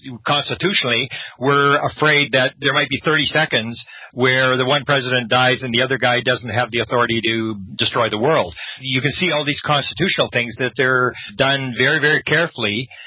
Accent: Canada; and I'm a Canadian

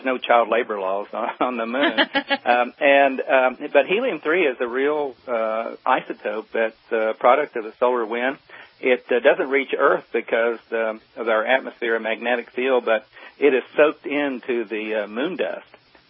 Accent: Coalwood, West Virginia, United States; it's Coalwood on the moon, and you know, where I grew up in West Virginia

